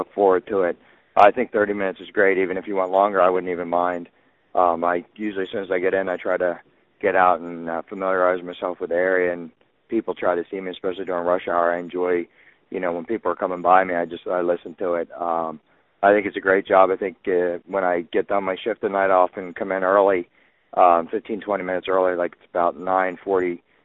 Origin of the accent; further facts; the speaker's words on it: Pennsylvania, United States; I'm from Pennsylvania. A police officer out here, and I listen to your podcast.